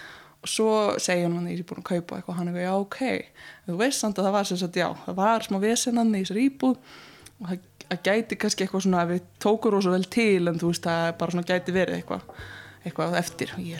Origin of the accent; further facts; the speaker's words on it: Reykjavík, Capital Region, Iceland; Ég sem stólst upp í Þingholtunum og horfði á Hallgrímskirkju út eldhúsgluggan.